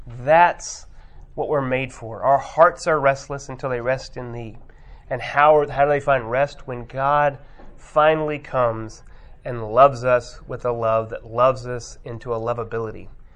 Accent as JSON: {"language": "English", "region": "Texas", "country": "United States", "tie": "born or raised there", "said": "I grew up in Texas, most of y'all know that."}